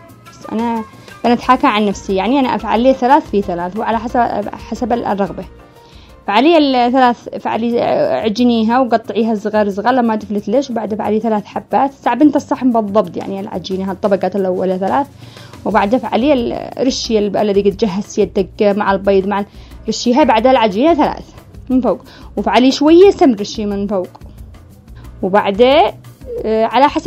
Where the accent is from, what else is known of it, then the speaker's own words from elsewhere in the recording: Yemen; ندي لكم طريقة البوريك الذي معروف عندنا في اليمن